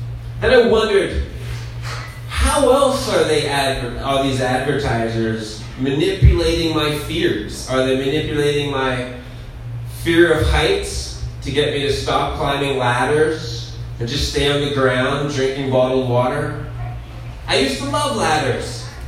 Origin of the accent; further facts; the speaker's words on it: Nanaimo, British Columbia, Canada; I'm from Nanaimo.